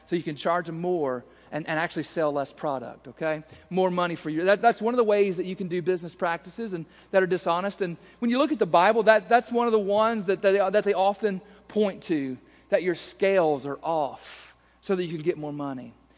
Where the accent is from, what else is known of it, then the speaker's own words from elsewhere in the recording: Richardsville, Kentucky, United States; I grew up out in Richardsville, out in Anna, and at the corner of 185 and Anna Sand Hill Road, there used to be a store called Pruitt's Grocery.